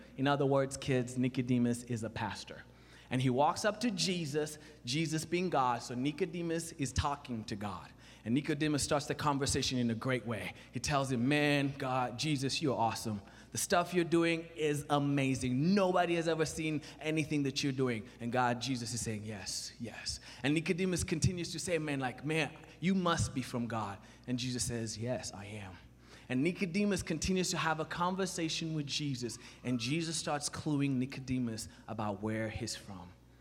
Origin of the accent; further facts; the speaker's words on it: Kenya; I am from Kenya, I was born and raised in Kenya, and Christmas was a little bit different. You can shout for that, I'm from Africa, yes.